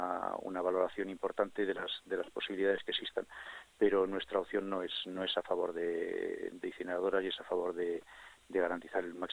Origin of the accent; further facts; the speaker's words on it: Basque Country, Spain; hemos demostrado que somos tan vascos como el que más, que estamos tan integrados en la tierra como el que más